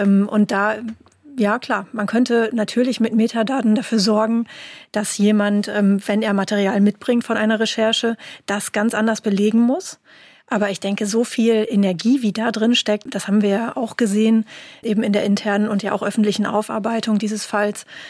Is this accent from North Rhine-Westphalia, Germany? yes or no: yes; North Rhine-Westphalia, Germany; born there; als gebürtige Westfälin